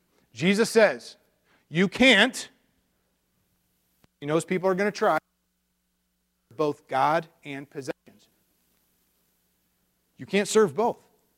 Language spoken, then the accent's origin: English; Detroit, Michigan, United States; I grew up, that was my hometown, growing up in Michigan, yay Detroit Lions